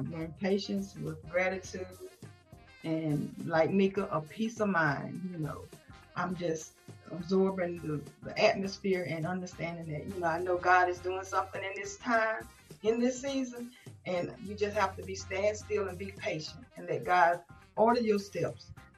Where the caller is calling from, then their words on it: South Carolina, United States; South Carolina.